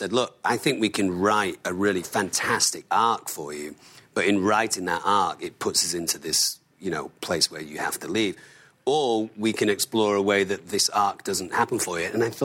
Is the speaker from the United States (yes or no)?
no; Manchester, North West England, United Kingdom; And I did, I'm from Manchester.